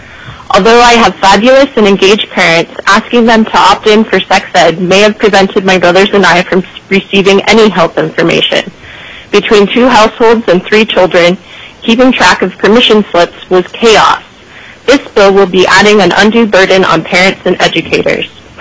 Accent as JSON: {"language": "English", "town": "Palmer", "region": "Alaska", "country": "United States", "tie": "born or raised there", "said": "I was born and raised in Palmer and currently own a home with my husband around the corner from the elementary school I attended."}